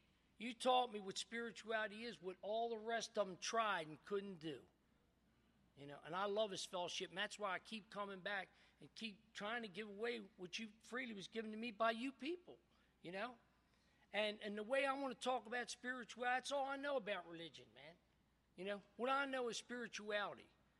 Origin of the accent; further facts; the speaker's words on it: Ireland; I'm Irish, and I'll fight at the drop of a hat.